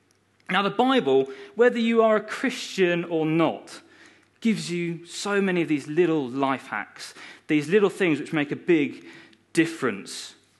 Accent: Guildford, South East England, United Kingdom; now in Bristol, United Kingdom; You can tell I don't have a Bristol accent. Originally, I'm from Guildford. I'm from Guildford in Surrey

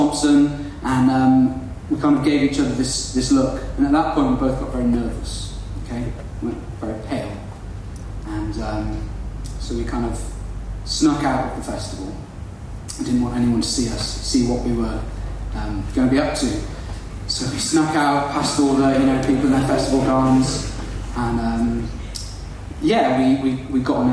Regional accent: Wales, United Kingdom; first language Welsh; English is a second language; I'm Welsh, I know I've lost the accent, but I grew up in Wales, Welsh is my first language, did everything in my life in Welsh up until now. But just because I've lived here for a while, I've totally lost it.

